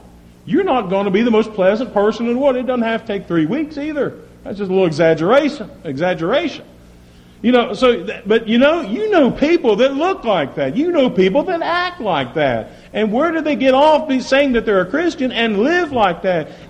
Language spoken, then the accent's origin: English; West Virginia, United States; but you know that's because I'm from West Virginia. That's what you do there, right?